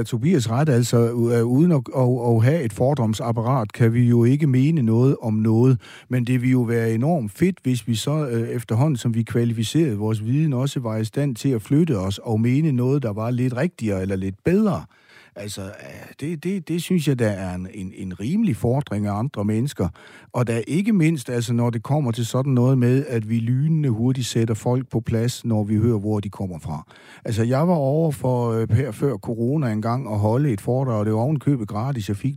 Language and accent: Danish; Aarhus, Central Denmark Region, Denmark; Det er jo ikke særlig sjovt, at jeg kommer helt fra Aarhus, altså.